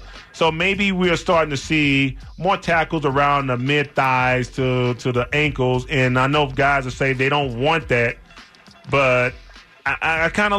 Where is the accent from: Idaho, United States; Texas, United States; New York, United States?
Texas, United States; Houston; I saw a guy who I absolutely loved growing up in Houston, Texas, man.